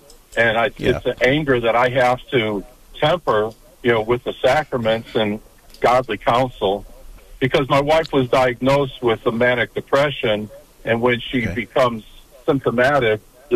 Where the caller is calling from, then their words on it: Murfreesboro, Illinois, United States; I'm calling from Murfreesboro, Illinois.